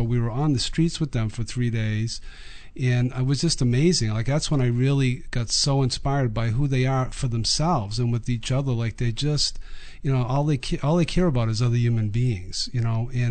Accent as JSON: {"language": "English", "town": "Boston", "region": "Massachusetts", "country": "United States", "accent": "Boston", "said": "I'm from Boston, so"}